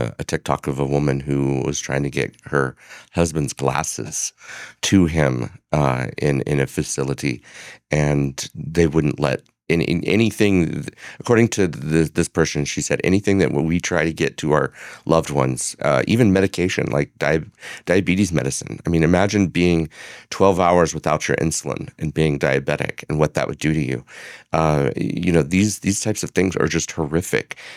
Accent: Utah, United States; now in San Diego, United States; I was born in Utah. I was raised in Utah. I moved to California in 1989, and I've been here ever since.

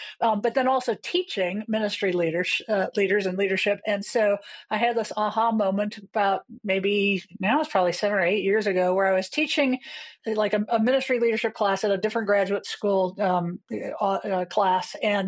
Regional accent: Wisconsin, United States; now in Denver, United States; I'm coming from Denver and you're in Madison, my home state.

